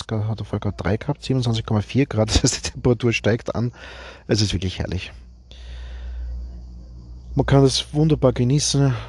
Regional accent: Guntramsdorf, Lower Austria, Austria; Von meinem Heimatort Guntramsdorf im Süden von Wien fährt man bis Trogir mit 2, vielleicht 3 Pausen auf der Autobahn.

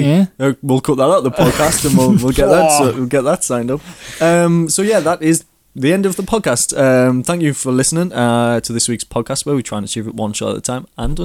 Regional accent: England, United Kingdom; Yeah, we are English, by the way, and England got knocked out of the World Cup.

